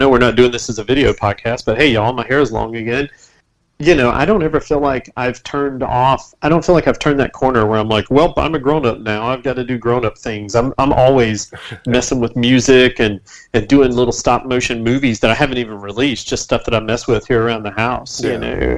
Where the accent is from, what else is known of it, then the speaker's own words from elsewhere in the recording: North Carolina, United States; moved away; I grew up in North Carolina and lived there most of my life, but now I haven't lived there in over 7 years